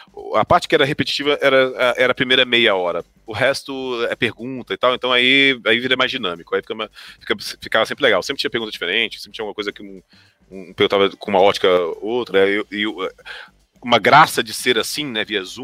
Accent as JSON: {"language": "Portuguese", "region": "Goiás", "country": "Brazil", "said": "Eu brinco que eu sou do Goiás, né?"}